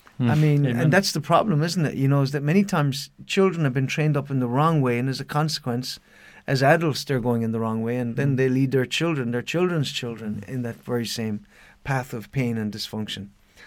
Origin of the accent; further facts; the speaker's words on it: Ireland; certainly I can say that here as an Irishman, I see that generational dysfunction.